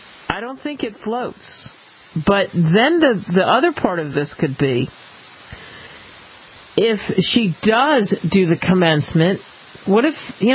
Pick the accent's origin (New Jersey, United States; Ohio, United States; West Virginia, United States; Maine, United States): New Jersey, United States; And I grew up in New Jersey, not a pro-Second Amendment place.